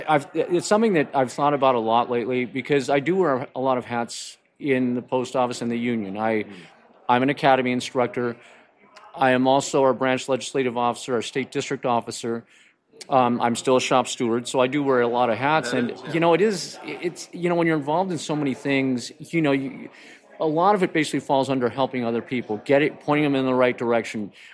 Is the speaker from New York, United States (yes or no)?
no; California, United States; I am from California. I graduated from high school in 87.